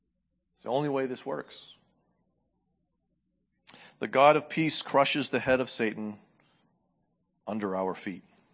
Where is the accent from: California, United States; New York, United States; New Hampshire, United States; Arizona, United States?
New Hampshire, United States; I grew up in New Hampshire. The only kind of snakes I ever saw as a kid growing up were garter snakes.